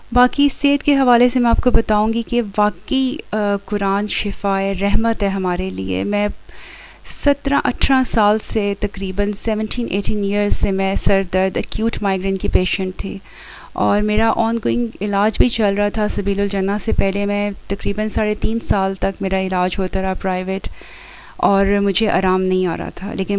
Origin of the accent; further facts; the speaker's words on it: London, United Kingdom; اور میں لندن سے تعلق رکھتی ہوں